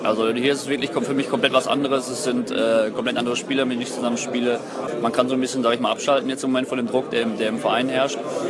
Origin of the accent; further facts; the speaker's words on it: North Rhine-Westphalia, Germany; NRW ist halt meine Heimat.